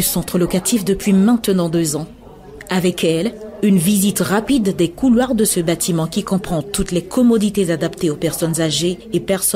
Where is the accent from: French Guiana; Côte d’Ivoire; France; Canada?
Côte d’Ivoire; Chez nous, en Côte d'Ivoire, par exemple, quand on vieillit, on reste toujours en famille avec ses petits-enfants